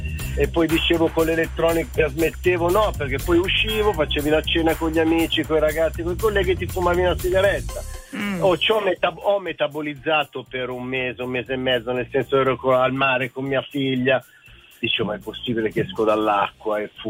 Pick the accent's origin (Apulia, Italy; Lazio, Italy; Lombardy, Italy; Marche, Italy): Lombardy, Italy; Milan; Allora, sono di Milano, vi seguo sempre